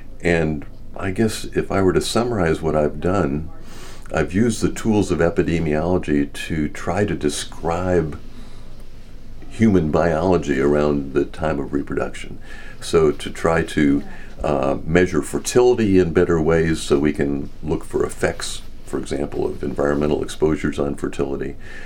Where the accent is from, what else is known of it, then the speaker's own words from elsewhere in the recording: Michigan, United States; I grew up in Michigan.